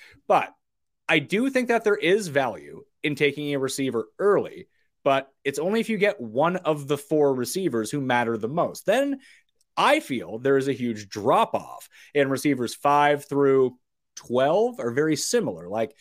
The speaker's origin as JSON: {"language": "English", "region": "the Maritimes", "country": "Canada", "accent": "Maritimes", "said": "so I am Canadian, spent a ton of time in the States, got rid of my horrible Maritimes accent, and maybe it peeks through a little bit when I'm drinking."}